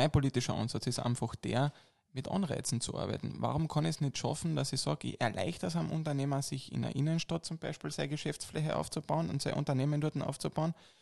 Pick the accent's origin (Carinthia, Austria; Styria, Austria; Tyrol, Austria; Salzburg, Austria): Carinthia, Austria; Ich komme aus dem Bezirk Feldkirchen.